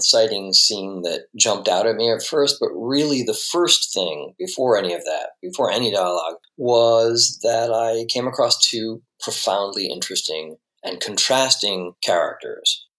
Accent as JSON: {"language": "English", "town": "Detroit", "region": "Michigan", "country": "United States", "tie": "born or raised there", "said": "I was living in Metro Detroit at the time as a kid. I grew up in the Detroit area."}